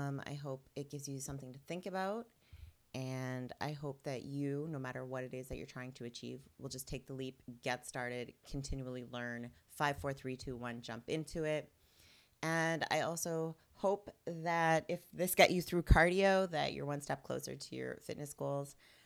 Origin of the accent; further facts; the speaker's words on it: Plaster Rock, New Brunswick, Canada; And a lot of that happens in my hometown, Plaster Rock. Shout out Plaster Rock, New Brunswick. Is that you grow up and you never leave. You work at the Irving, you work in the woods, you plant trees.